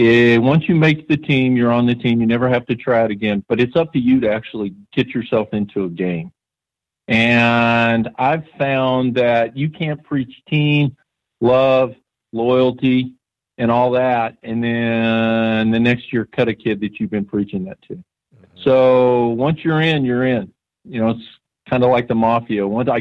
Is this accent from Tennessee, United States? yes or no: no; California, United States; like I said, I was born in California and kind of lived my early years in California.